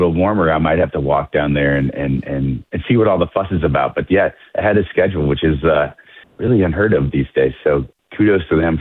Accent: Asheville, North Carolina, United States; now in Pittsburgh, United States; which was actually a business coming out of my hometown, Asheville, North Carolina

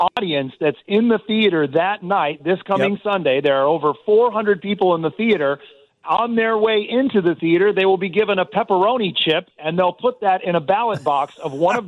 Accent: Chicago, Illinois, United States; And you know, as a Chicagoan, these restaurants are kind of like, you know, the heart of many of these communities.

